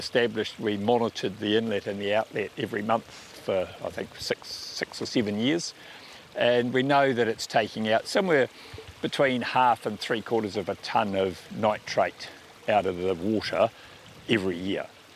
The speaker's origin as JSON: {"language": "English", "town": "Porirua", "region": "Wellington", "country": "New Zealand", "tie": "born or raised there", "said": "I'm a first-generation dairy farmer. I grew up in Cannons Creek in Porirua, went to Massey, did an ag degree"}